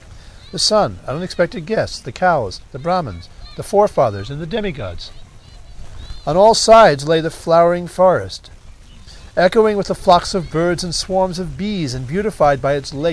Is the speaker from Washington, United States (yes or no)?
no; New York City, New York, United States; So I was brought up in New York City. So, you know, the soot-covered streets, you know, the giant skyscrapers and bustling crowds, this is what I'm used to.